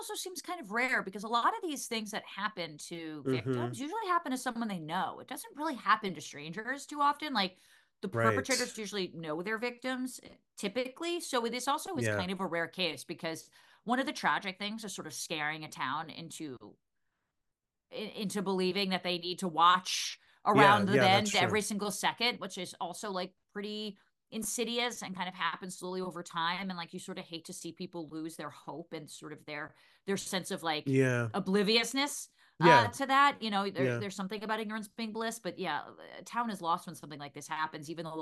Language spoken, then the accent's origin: English; New Jersey, United States; Well, I'm from Jersey. I'm from a garden state.